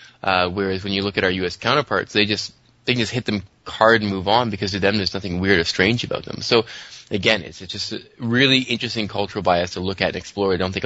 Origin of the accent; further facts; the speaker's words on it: Canada; And being a Canadian, working in a Canadian company